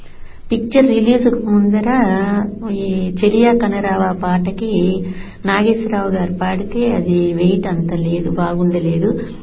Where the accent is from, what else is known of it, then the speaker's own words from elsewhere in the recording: Pedapulivarru, Andhra Pradesh, India; మా పుట్టిన ఊరు పెదపులివేర్లు గ్రామం.